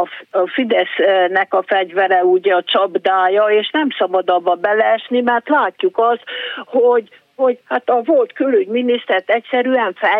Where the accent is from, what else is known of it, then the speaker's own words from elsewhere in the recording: Hungary; de azért magyarok vagyunk valamennyien, és egy nép vagyunk, egy ország vagyunk